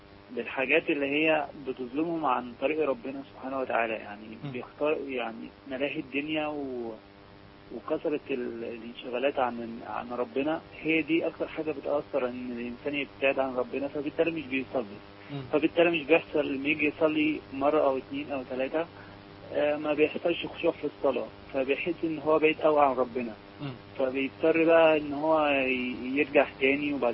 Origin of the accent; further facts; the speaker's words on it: Minya, Minya Governorate, Egypt; من المنيا ان شاء الله